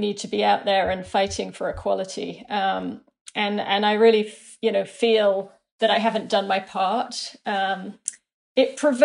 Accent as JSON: {"language": "English", "town": "New York City", "region": "New York", "country": "United States", "said": "certainly as a New Yorker, I think all of us are processing more trauma than you might imagine."}